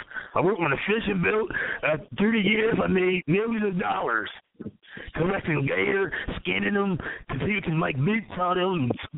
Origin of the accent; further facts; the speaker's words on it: Alabama, United States; I'm not no damn tart, man. I'm from Alabama.